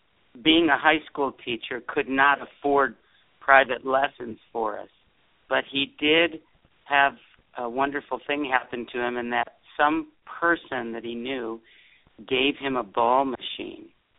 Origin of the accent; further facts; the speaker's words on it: San Jose, California, United States; I grew up in San Jose, California, and I started playing tournaments at the age of 12 in 1972